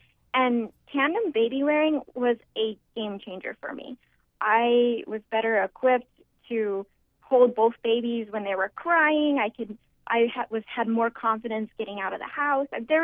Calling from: Washington, District of Columbia, United States; From Washington, D.C.

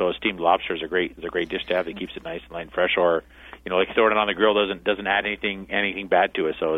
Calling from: Orlando, Florida, United States; Orlando, Florida.

